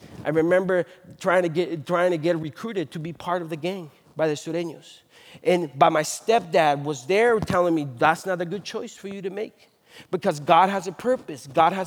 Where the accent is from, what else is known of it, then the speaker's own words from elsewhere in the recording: California, United States; Growing up in the Bay Area, I decided that I wanted to be a police officer.